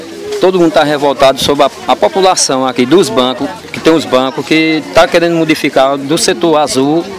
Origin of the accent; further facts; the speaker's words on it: Caruaru, Pernambuco, Brazil; Eu sou de Caruaru e trabalho aqui há muitos anos.